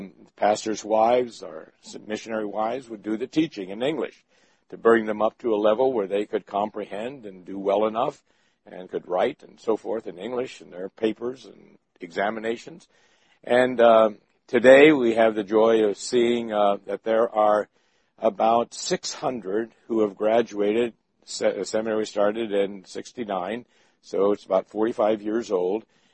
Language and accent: English; Kanpur, Uttar Pradesh, India; I was pastoring, filling in for my dad in the church that I grew up in Kanpur. Kanpur is a large city, lots of universities there.